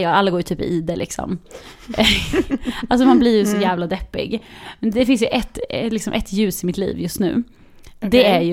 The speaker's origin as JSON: {"language": "Swedish", "region": "Östergötland", "country": "Sweden", "said": "ja du hör ju, vi är ju från Östergötland"}